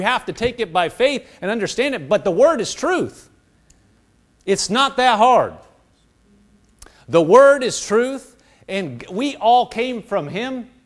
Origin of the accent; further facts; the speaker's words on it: Nebraska, United States; born there; Yes, you know, I was born in Nebraska.